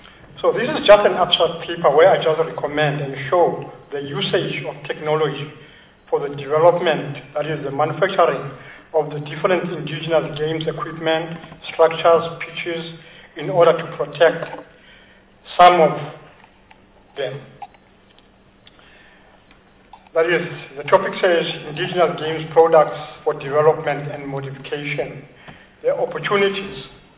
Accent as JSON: {"language": "English", "town": "Kagiso", "region": "Gauteng", "country": "South Africa", "said": "from Kagiso in Mogale City, next to the cradle of humankind"}